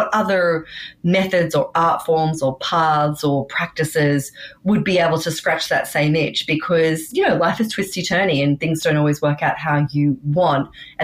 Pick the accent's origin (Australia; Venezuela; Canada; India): Australia; moved away as an adult; now in New York, United States; I'm Australian, but I live in New York. I moved here in 2009